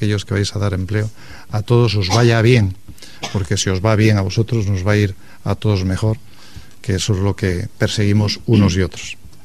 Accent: Suances, Cantabria, Spain; yo soy de Suances, así que soy pejino como vosotros

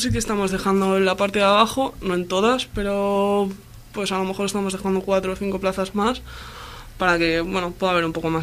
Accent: Alicante, Valencian Community, Spain; yo soy de Alicante y está mucho más limitado que aquí

